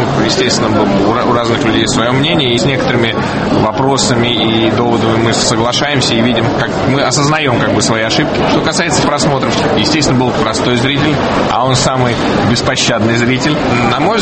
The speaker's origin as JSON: {"language": "Russian", "region": "Moscow", "country": "Russia", "tie": "born or raised there", "lives_now": "Tbilisi, Georgia"}